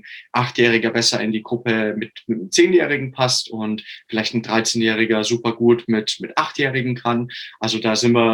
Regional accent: Augsburg, Bavaria, Germany; ich komme aus Augsburg.

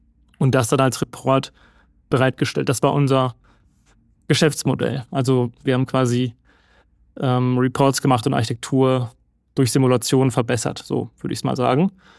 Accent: Münster, North Rhine-Westphalia, Germany; born there; ich bin in Münster geboren, habe in Münster studiert, lebe immer noch in Münster

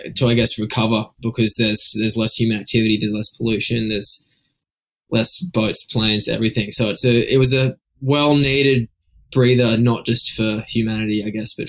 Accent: Redlands, Queensland, Australia; Matt and I, we grew up in the Redlands, which is right where you get the ferry over to North Stradbroke Island.

